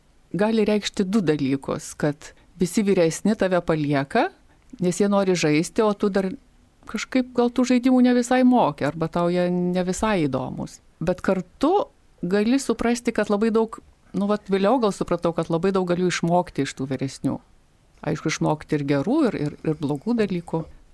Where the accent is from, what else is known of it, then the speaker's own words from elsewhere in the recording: Suvalkija, Lithuania; Gimiau ir augau Suvalkijoje, sakyčiau netgi nelabai toli nuo rašytojo Vinco Mykolaičio Putino tėviškės ir katalikiškoje šeimoje. Šeimoje buvome keturios seserys